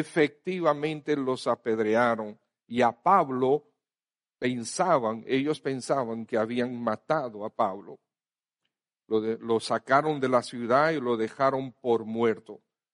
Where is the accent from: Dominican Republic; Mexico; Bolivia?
Dominican Republic; no crean que nosotros vamos a ser librados solamente porque somos dominicanos.